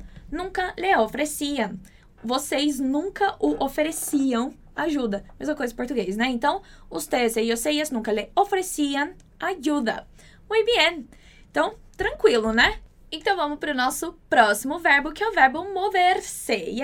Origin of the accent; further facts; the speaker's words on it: Minas Gerais, Brazil; A mesma coisa do mineirês, que eu amo tanto, porque sou muito mineira, então às vezes sai um uai, né?